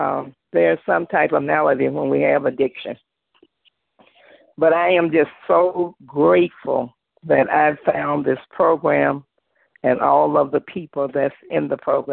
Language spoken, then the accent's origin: English; Illinois, United States; from Illinois